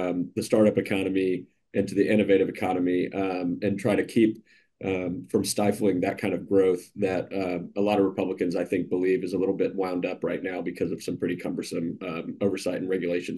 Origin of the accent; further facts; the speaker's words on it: Houston, Texas, United States; my dream job when I was younger was to be the general manager of the Houston Rockets, my hometown team.